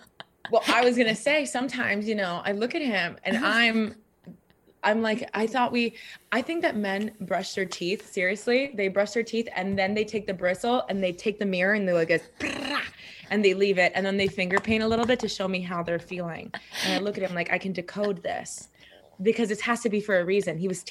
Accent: Miami, Florida, United States; Baby, I grew up in Miami. We don't say that shit.

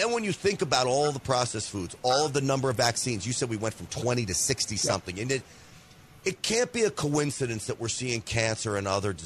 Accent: New York, United States; now in Dallas, United States; I grew up in New York. I don't tell anybody, and I live in Dallas

